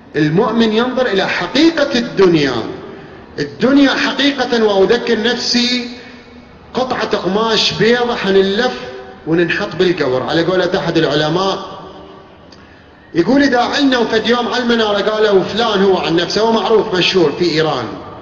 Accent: Iraq; مع الأسف الرائج عندنا بالعراق

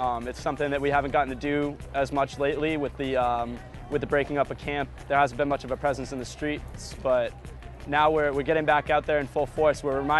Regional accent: New Hampshire, United States; I'm from Occupy Boston, originally from New Hampshire, and I spent about 3 months at Dewey Square when the encampment was up.

